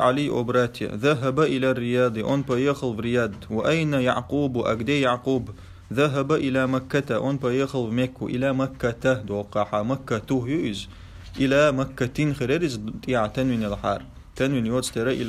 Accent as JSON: {"language": "Arabic", "country": "Pakistan", "said": "انا من باكستان يا из باكستان"}